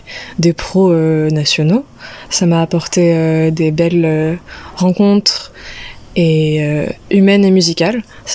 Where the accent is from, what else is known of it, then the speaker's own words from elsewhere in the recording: Paris, Île-de-France, France; comme j'ai grandi à Paris, je me rends compte aussi que les gens pensent que le centre du monde est à Paris